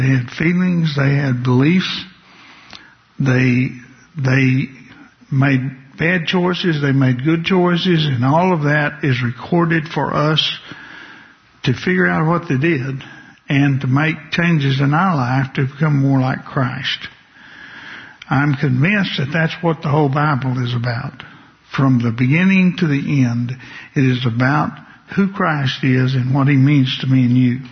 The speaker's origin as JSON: {"language": "English", "town": "Port Arthur", "region": "Texas", "country": "United States", "tie": "born or raised there", "also_born_or_lived": "Houston, United States / Arkansas, United States / Mississippi, United States / Alabama, United States", "said": "I was born in Houston, but I was only a few years old when I moved to Arkansas, and then I was only a few years older, we moved to Mississippi. And then when I was about 9 or 10, we moved to Port Arthur, Texas."}